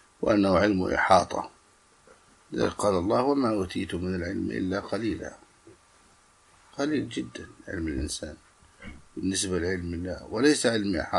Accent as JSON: {"language": "Arabic", "country": "Egypt", "said": "حتى الأزهر عندنا في مصر حكم عليهم بالكفر"}